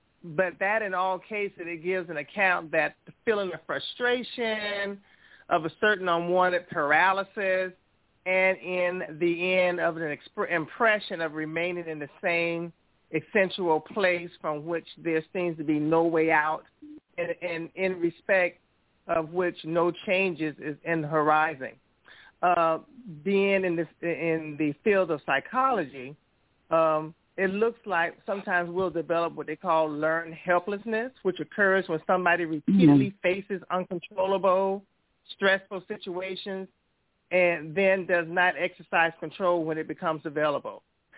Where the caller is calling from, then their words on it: Charleston, South Carolina, United States; I am from Charleston, South Carolina.